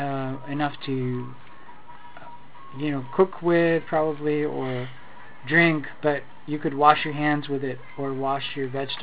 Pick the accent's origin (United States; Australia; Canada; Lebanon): Lebanon; Well, in Lebanon, we lived through a long civil war.